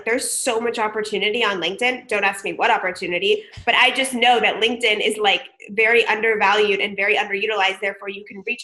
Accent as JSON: {"language": "English", "town": "San Diego", "region": "California", "country": "United States", "tie": "born or raised there", "said": "As we mentioned, I grew up in San Diego."}